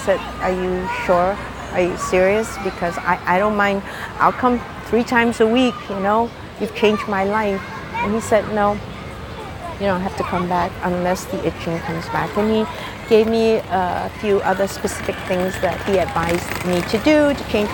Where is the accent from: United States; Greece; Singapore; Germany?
Singapore; I grew up in Singapore